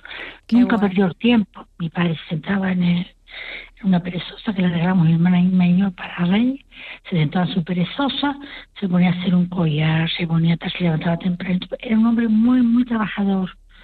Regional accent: Telde, Canary Islands, Spain; born there; porque nacimos ahí en San Gregorio, teníamos un solar en la parte de atrás

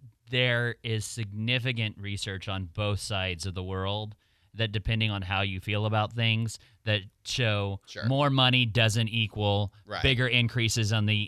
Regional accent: Oklahoma, United States; I grew up in Oklahoma, and where we were, it wasn't a county-based system.

